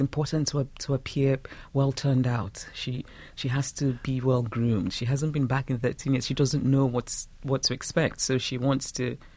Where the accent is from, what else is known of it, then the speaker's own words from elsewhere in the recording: Nigeria; how they relate to me as a Nigerian who's Anglophone